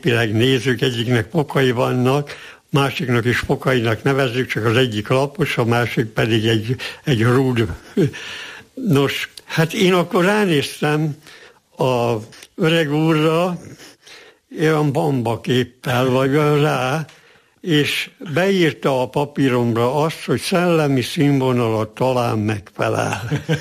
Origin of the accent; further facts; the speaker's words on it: Győr-Moson-Sopron, Hungary; born there; holott a győri székesegyháztól 8 kilométerre, 9 kilométerre születtem, mert én a szülőfalomban születtem, tehát nem a győri kórházban.